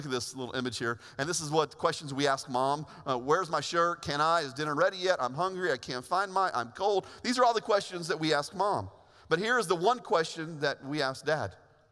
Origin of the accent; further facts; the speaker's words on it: Indiana, United States; I remember being a little kid growing up in Indiana.